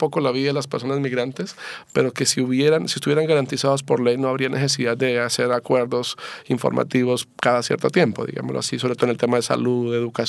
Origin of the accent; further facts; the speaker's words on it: Chile; Como sociedad chilena, el mayor desafío es sensibilizarnos